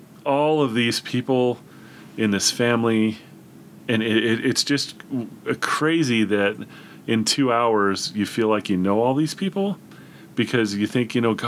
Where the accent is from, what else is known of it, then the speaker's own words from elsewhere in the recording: Idaho, United States; also born or lived in East Coast; And we moved to Idaho when I was like in kindergarten. So all of the family of both my mom and my dad live on the East Coast.